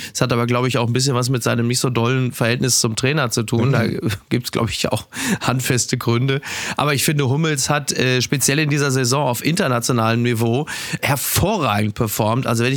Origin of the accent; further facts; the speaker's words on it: Castrop-Rauxel, North Rhine-Westphalia, Germany; Unter anderem Chris Führig aus meiner Heimatstadt Castrop-Rauxel.